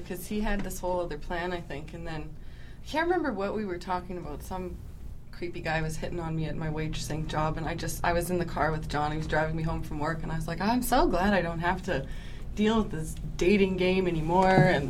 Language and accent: English; Saskatoon, Saskatchewan, Canada; Born and raised in Saskatoon and never never met until that day on stage